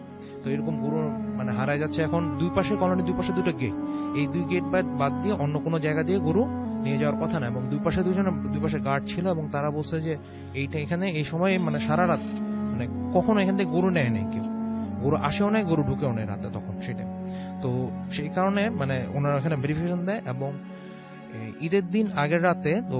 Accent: Mirpur, Dhaka Division, Bangladesh; মিরপুর থেকে এসেছি।

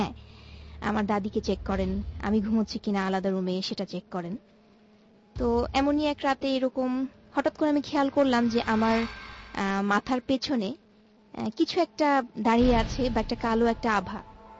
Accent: Rajshahi, Rajshahi Division, Bangladesh; now in Dhaka, Bangladesh; আমি রাজশাহী থেকে এসেছি

